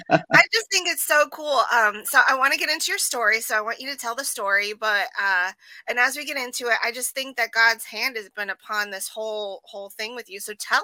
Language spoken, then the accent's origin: English; Arizona, United States; So I'm from Arizona, from Maricopa County.